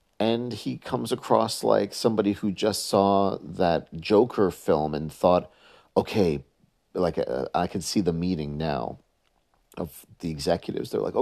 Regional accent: New York City, New York, United States; I just say this because I grew up in New York City

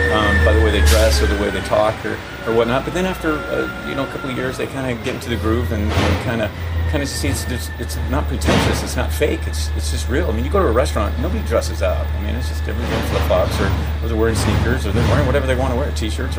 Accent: Huntington Beach, California, United States; I'm born and raised in Huntington Beach. I still live in Huntington Beach.

